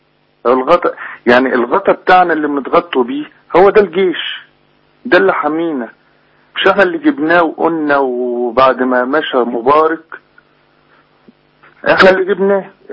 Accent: Beheira, Egypt; أنا من البحيرة كان عندنا يعني إحنا على الخط الساحلي كذا شركة بتروجيت والسماد والأوراق الأهلية

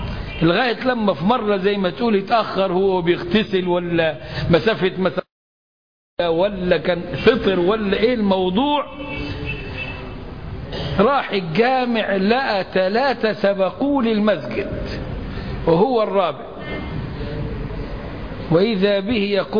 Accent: Egypt; الناس عندنا في مصر

